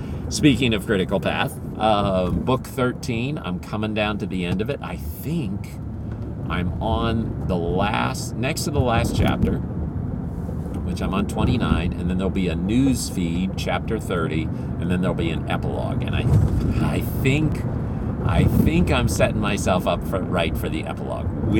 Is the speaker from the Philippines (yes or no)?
yes; Philippines; it happened in the Philippines, and I grew up in the Philippines